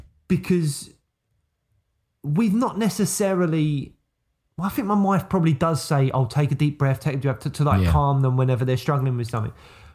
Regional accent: United Kingdom; And I feel like as British people, we sometimes see that kind of earnest behaviour and cringe slightly, you know.

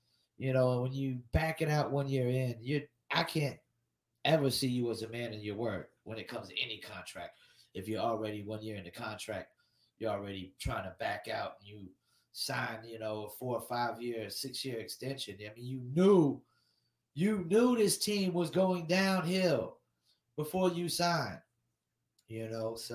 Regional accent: North Carolina, United States; as a guy who was born and raised in North Carolina.

